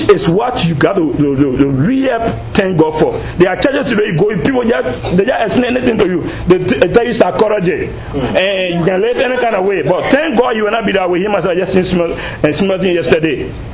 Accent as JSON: {"language": "English", "country": "Liberia", "said": "I'm from Liberia."}